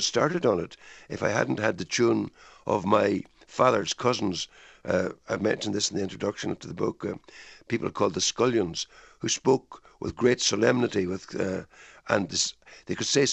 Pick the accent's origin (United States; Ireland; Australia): Ireland; Actually, as an Irish student in Belfast in the late 1950s, I studied Beowulf for my English literature BA.